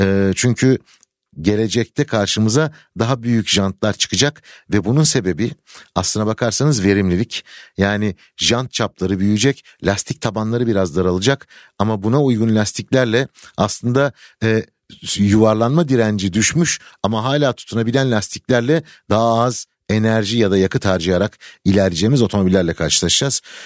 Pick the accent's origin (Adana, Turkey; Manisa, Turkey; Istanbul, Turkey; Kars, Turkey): Manisa, Turkey; Manisa biliyorsunuzdur motosiklet konusunda çok zengin bir şehirdir. Ben de orada doğdum büyüdüm.